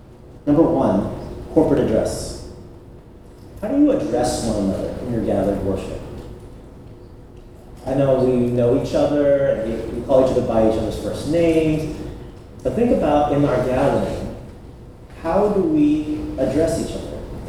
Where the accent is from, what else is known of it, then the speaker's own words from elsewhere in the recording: United States; born there; My parents are from Vietnam, I'm Vietnamese. But I was born here in the States. So I'm Vietnamese American.